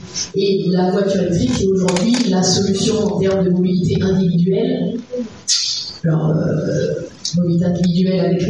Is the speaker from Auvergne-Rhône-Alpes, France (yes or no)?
yes; Saint-Étienne, Auvergne-Rhône-Alpes, France; moi je viens de Saint-Étienne, de venir de Saint-Étienne à Clermont-Ferrand